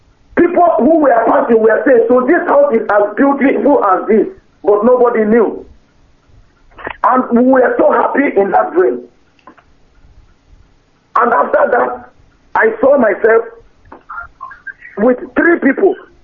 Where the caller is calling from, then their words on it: Manchester, North West England, United Kingdom; from Manchester.